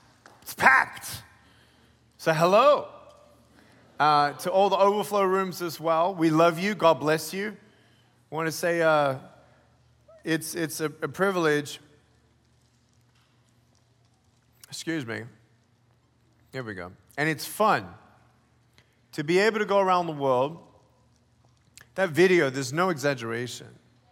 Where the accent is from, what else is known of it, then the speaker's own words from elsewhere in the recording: Texas, United States; I live in Texas. I call it the United States of Texas. And I love being a Texan. I got my hat and I'm getting my belt buckle.